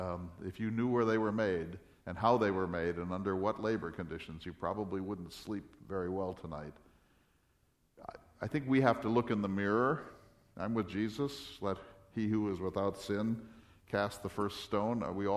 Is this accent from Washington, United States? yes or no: no; North Dakota, United States; First of all, I'm from North Dakota. And, you know, it's autumn in North Dakota, and I think if you've been up there, you know what that means.